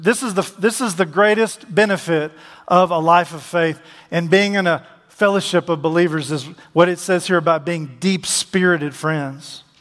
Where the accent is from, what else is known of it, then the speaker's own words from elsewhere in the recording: Dallas, Texas, United States; I'm from Dallas.